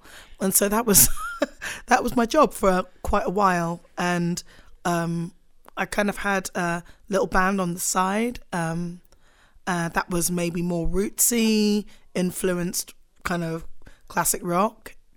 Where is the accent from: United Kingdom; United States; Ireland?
United Kingdom; England; Like growing up in England, like we're an even smaller minority than being a regular minority here.